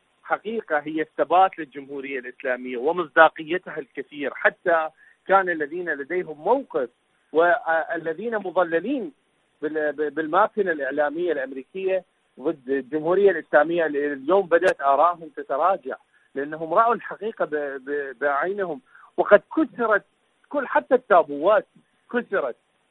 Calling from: Iraq; من العراق.

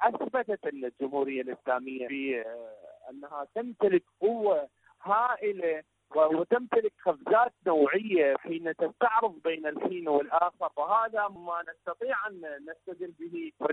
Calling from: Iraq; من العراق

